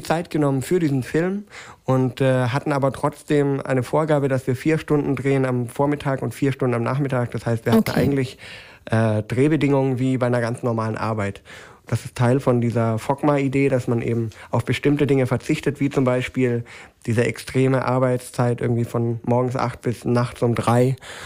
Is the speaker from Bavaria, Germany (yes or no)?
no; Tübingen, Baden-Württemberg, Germany; now in Berlin, Germany; Ich komme ursprünglich aus Tübingen. Ich bin ein Schwabe in Berlin.